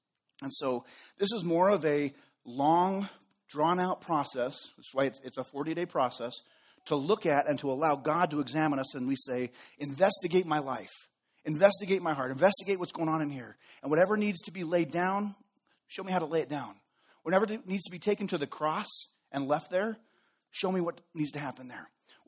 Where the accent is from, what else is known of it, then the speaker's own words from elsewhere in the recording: Golden Valley, United States; Growing up in Golden Valley, when we would play baseball or play football or play soccer, we would always go to the open field